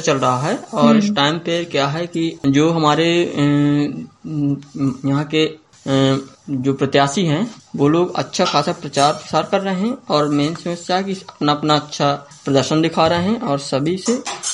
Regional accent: Panna, Madhya Pradesh, India; मैं पन्ना से हूँ।

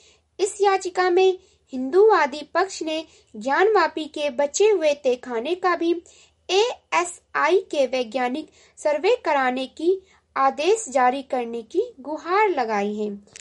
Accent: Gonda, Uttar Pradesh, India; और मैं गोंडा जिले से हूँ।

